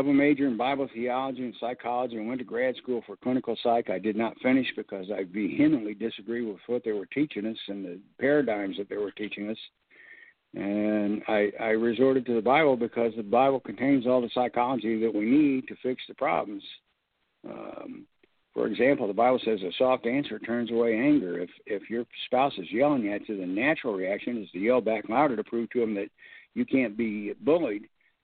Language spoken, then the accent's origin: English; Jacksonville, Florida, United States; I'm starting out in my hometown of Jacksonville.